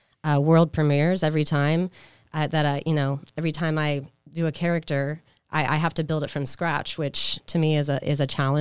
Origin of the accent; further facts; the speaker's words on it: Bartow, Florida, United States; Well, I'm originally from Polk County, Bartow.